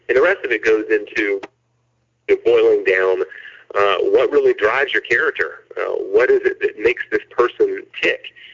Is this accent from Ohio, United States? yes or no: no; North Carolina, United States; I'm reminded that much more of how idyllic and fantastic growing up in North Carolina was. And we are raising my daughter there now